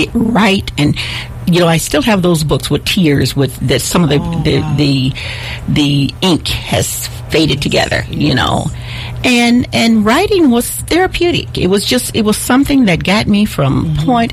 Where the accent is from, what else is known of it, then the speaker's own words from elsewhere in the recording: Mississippi, United States; I thought I was the best homemaker ever born, because I was raised in Mississippi and I knew how to work.